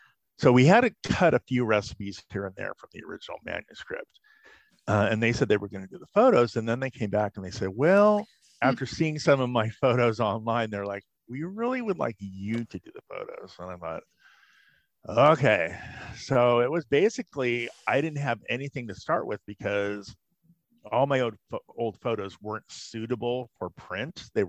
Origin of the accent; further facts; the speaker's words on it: California, United States; I'm from Southern California, Jewish delicatessen down the street called Benji's.